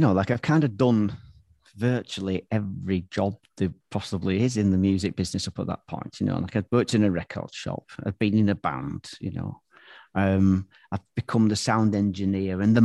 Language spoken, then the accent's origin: English; United Kingdom; now in Berlin, Germany; I'm the Brit living in Berlin.